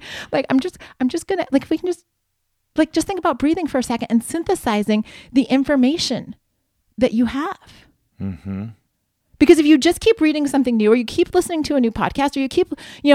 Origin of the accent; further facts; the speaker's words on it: Ohio, United States; I grew up in Ohio. I still remember the farm report in the middle of the 12 o'clock news.